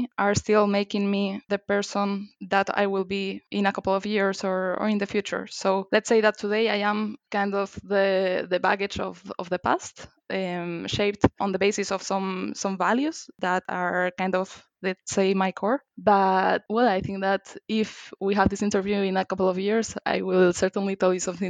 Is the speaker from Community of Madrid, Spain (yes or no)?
yes; Madrid, Community of Madrid, Spain; English is a second language; I am 27 years old. I come from Spain, from Madrid, initially, because afterwards I moved a bit around the world.